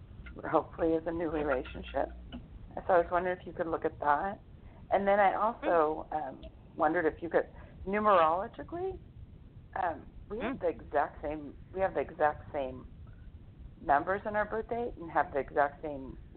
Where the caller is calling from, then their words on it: Los Angeles, California, United States; Hi, this is … from L.A.